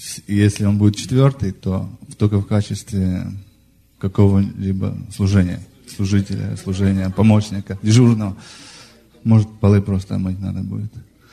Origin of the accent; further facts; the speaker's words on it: Federal Way, Washington, United States; я из Federal Way.